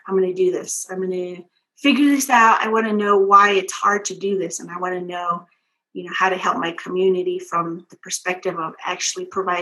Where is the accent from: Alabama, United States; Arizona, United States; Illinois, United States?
Arizona, United States; Dilkon; I'm Navajo from Northern Arizona in a small community called Delcon.